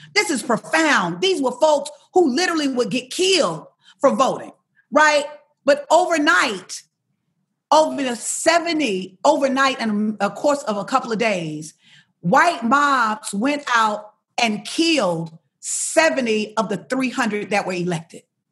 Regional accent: Alabama, United States; I'm from Alabama.

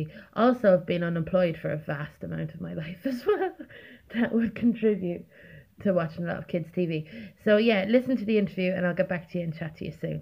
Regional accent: England, United Kingdom; also born or lived in Ireland; I wasn't brought up in Ireland for the first part of my childhood. I was brought up in England

